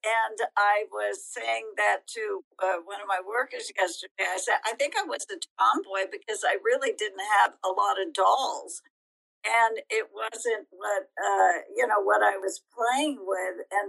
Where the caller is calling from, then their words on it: San Clemente, California, United States; I'm in Southern California, San Clemente.